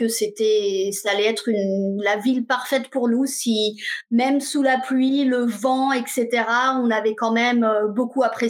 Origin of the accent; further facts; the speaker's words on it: Paris, Île-de-France, France; moved away as an adult; also born or lived in United States; now in Nantes, France; Je suis parisienne, 100% parisienne, grandie dans le 15e arrondissement jusqu'à mes 18 ans et je suis ensuite partie aux États-Unis où j'ai passé 23 ans et donc un retour en France